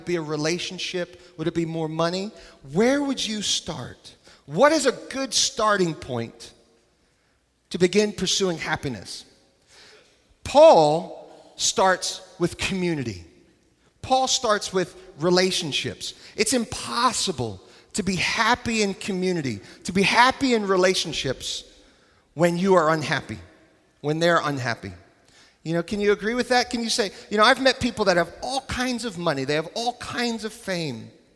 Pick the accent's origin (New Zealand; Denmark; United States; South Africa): United States; New York; Somebody just yelled out my home state, New York.